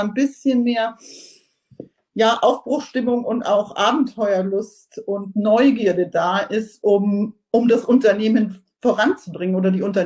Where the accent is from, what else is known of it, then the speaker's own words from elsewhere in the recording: Germany; Als Deutsche, wir interpretieren Veränderungen häufig negativ